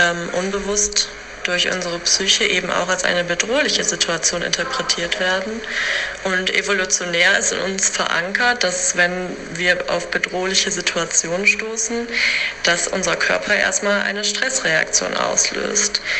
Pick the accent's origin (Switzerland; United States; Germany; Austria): Germany; Eifel; Ich komme nämlich aus der Eifel und diese Serie spielt dort.